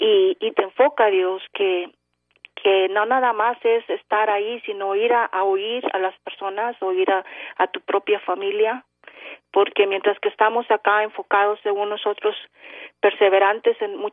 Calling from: Houston, Texas, United States; Soy de Houston.

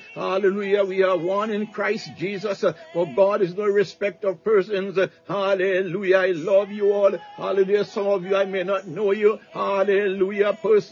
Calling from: Baltimore, Maryland, United States; I'm speaking from Baltimore, Maryland.

